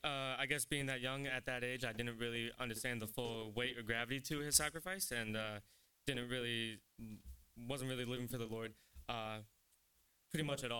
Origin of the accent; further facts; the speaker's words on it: Telford, West Midlands, United Kingdom; now in Southwest Florida, United States; I'm from the South Turner, Telford area, and about 5 years ago, probably a little over 5.5 years, me and my family moved down to Southwest Florida. So that is where I live now.